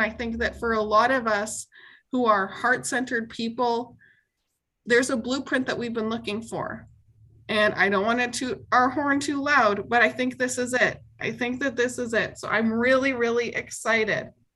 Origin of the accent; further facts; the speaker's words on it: Canada; accent: Canadian; I'm Canadian. So if you're hearing an accent, some people are just constantly clocking my Canadian accent.